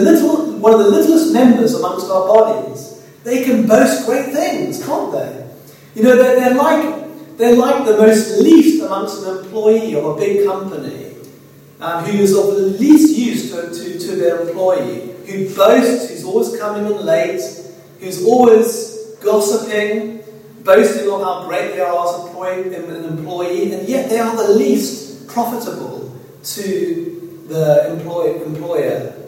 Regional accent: South Africa; me and my brother Jason, growing up in South Africa, we used to live on the back of our house used to be on the back of a forest.

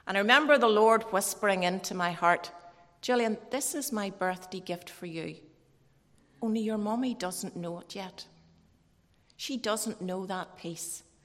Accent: Armagh, Northern Ireland, United Kingdom; I had the privilege of growing up in Armagh Free Church under the ministry of Dr. Cook.

